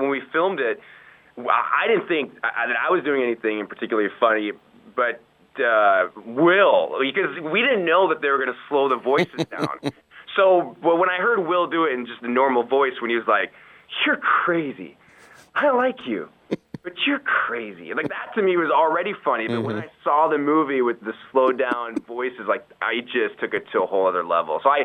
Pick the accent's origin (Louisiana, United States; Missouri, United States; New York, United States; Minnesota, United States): Minnesota, United States; But I remember, growing up in Minnesota, going to hockey games.